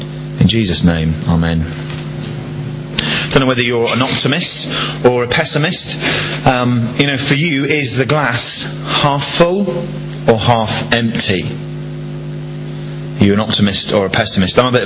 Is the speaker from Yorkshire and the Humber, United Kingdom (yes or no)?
yes; Yorkshire and the Humber, United Kingdom; or the fact that I'm a Yorkshireman.